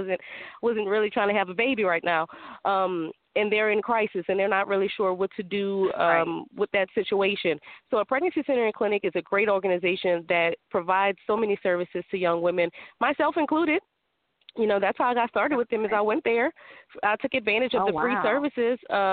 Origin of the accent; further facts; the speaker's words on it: New Orleans, Louisiana, United States; moved away as an adult; now in Lafayette, United States; I'm from New Orleans originally, New Orleans, Louisiana, and I lived there my entire life up until Hurricane Katrina